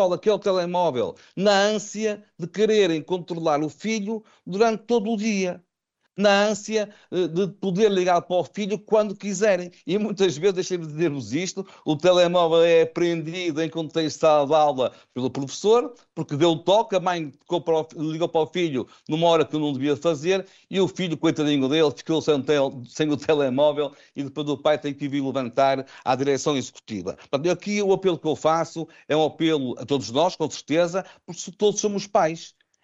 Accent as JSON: {"language": "Portuguese", "town": "Vila Nova de Gaia", "region": "Norte", "country": "Portugal", "said": "eu sou de Gaia, como sabem"}